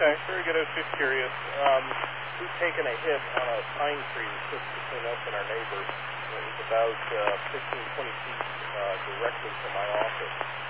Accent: California, United States; First, remember that I came from California, where we just watch lightning on TV. We don't actually have lightning.

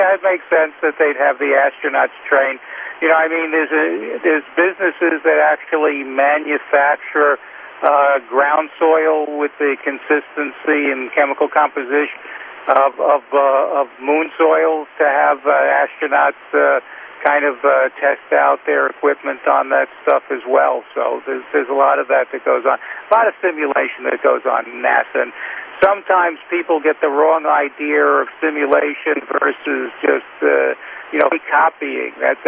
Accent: Brooklyn, New York, United States; a guy who was born and brought up in Brooklyn. You know, my brain is kind of set to urban, not rural.

